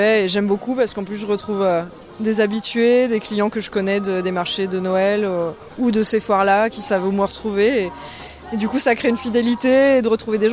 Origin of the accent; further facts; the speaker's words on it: Provence-Alpes-Côte d'Azur, France; Je suis du Verdon. Mais du coup, c'est 45 minutes d'ici